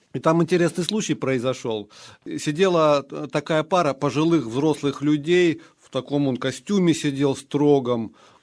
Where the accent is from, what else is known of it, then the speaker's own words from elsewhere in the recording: Estonia; Мы приезжаем из Эстонии в эстонских костюмах